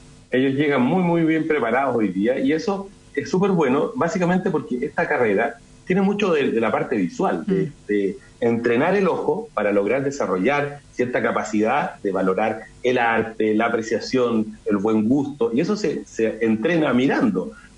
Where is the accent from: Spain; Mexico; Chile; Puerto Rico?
Chile; nosotros somos cocineros chilenos